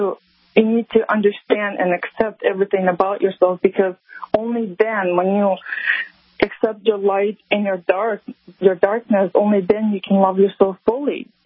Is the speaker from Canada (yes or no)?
no; Alexanderfield, Moldova; moved away as an adult; now in United States; I grew up in Eastern Europe. The country is called Moldova. I'm from a small town that's called Alexanderfield.